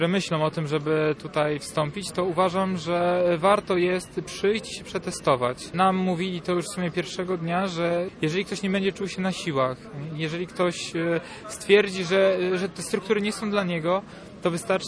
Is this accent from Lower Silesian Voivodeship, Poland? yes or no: no; Gdynia, Pomeranian Voivodeship, Poland; Szeregowy … Mój tata jest Włochem, a mama Polką i mam podwójne obywatelstwo, więc i wychowałem się tutaj w Polsce. Urodziłem się w Gdyni, ale no nazwisko wiadomo, po tacie, także dlatego jest obce.